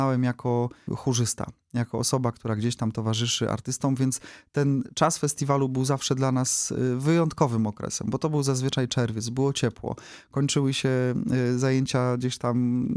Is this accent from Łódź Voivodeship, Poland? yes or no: no; Opole, Opole Voivodeship, Poland; now in Wrocław, Poland; ja się urodziłem w Opolu. Ja się wychowałem w Opolu. Ja dopiero po studiach przyjechałem do Wrocławia, a było to już wiele lat temu i tutaj założyłem rodzinę. Tutaj zapuściłem korzenie, można powiedzieć, i nie wyobrażam sobie innego miasta dziś niż Wrocław.